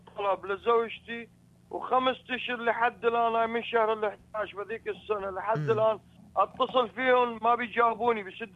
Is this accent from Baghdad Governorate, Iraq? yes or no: no; Mosul, Nineveh, Iraq; born there; أنا من أهل الموصل، أنا ولادة الموصل.